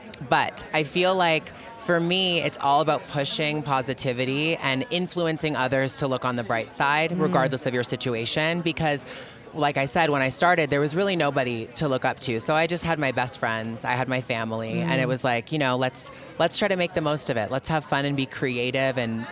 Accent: Toronto, Ontario, Canada; I grew up in Toronto, which is, to some may seem like a small town, but it really was a big city.

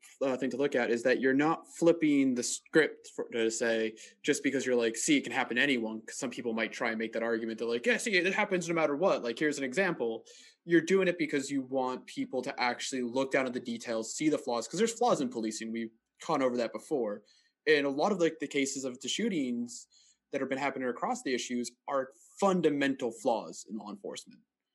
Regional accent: United States; People will come up to me and they just never assume I'm an American.

